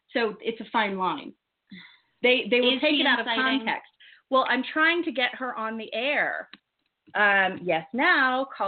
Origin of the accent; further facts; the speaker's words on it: California, United States; And it never occurred to me because I was raised in Marin.